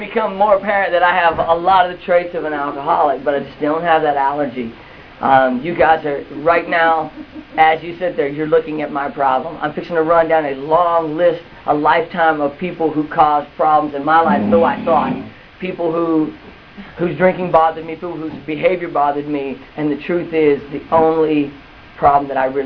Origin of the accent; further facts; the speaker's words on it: Arkansas, United States; The story starts out, I grew up in Arkansas. My dad was a pro bull rider. My mom rode barrels, and I grew up on a farm.